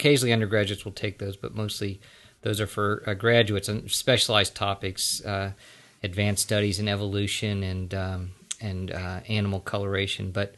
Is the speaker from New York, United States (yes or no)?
no; Fort Mitchell, Kentucky, United States; I grew up near Cincinnati on the Kentucky side of the river in Fort Mitchell, Kentucky.